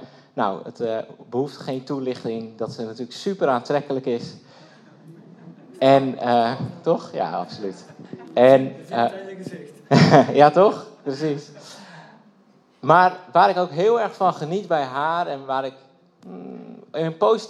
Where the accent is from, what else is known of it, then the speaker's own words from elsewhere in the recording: Velsen-Broek, North Holland, Netherlands; Nu moet ik bekennen dat ik 36 jaar oud ben. Ik kom uit Velzenbroek, Noord-Holland. In de buurt van Haarlem.